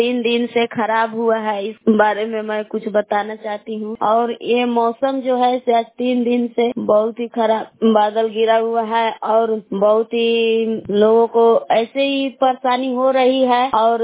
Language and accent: Hindi; Belaon, Bihar, India; मैं बेलाव की निवासी हूँ।